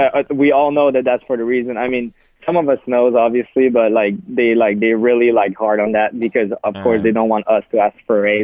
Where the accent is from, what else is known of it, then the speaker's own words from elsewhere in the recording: Montreal, Quebec, Canada; I'm from Canada, from Montreal specifically